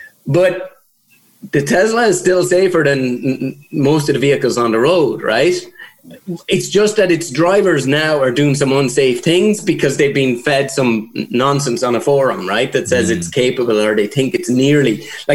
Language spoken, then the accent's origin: English; Limerick, Munster, Ireland; I was born in a stable. I'm from Limerick. Yeah, I'm from like Carrick and Lish out the road here. That was all good place to grow up.